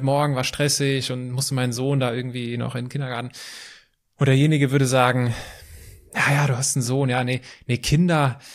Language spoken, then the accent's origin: German; Altenkirchen, Rhineland-Palatinate, Germany; da wo ich herkomme, in Altenkirchen gibt es so einen Teich und der war zugefroren